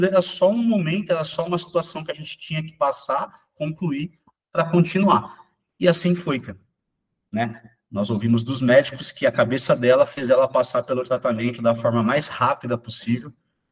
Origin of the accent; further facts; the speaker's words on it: Jundiaí, São Paulo, Brazil; A gente é aqui de Jundiaí, né?